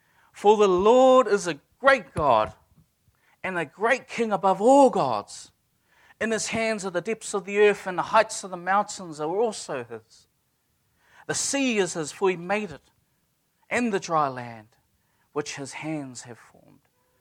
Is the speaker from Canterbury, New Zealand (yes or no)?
no; Levin, Manawatū-Whanganui, New Zealand; so I grew up in Taitoko and Levin.